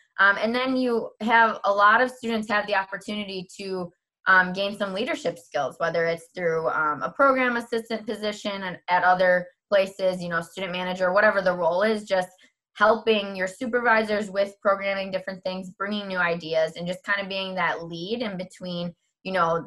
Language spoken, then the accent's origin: English; Wisconsin, United States; I was born and raised in Wisconsin. A lot of people can still hear my accent and I get a lot of jokes about that.